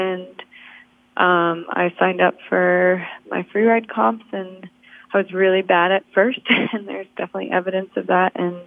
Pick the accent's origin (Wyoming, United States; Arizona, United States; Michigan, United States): Wyoming, United States; Jackson; I grew up in Jackson, Wyoming, and I was always in the outdoors.